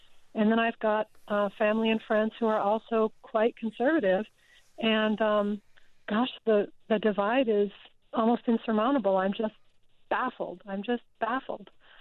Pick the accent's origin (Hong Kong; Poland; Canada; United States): United States; Wyoming; moved away; I'm originally from Wyoming.